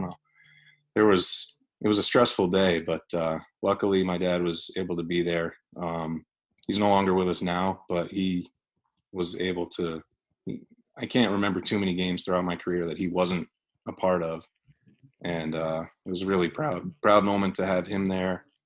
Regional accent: New York, United States; being a New Yorker and him going to the Yankees and him becoming such a huge success with the Yankees

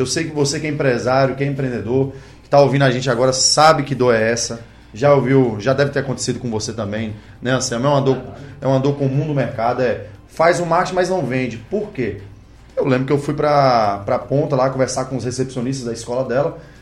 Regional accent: Eunápolis, Bahia, Brazil; moved away; Sou baiano, sou de Eunápolis, né? Apesar de ter muitos anos que eu fui embora de Eunápolis, mas a gente saiu de Eunápolis aí, foi pra Vitória

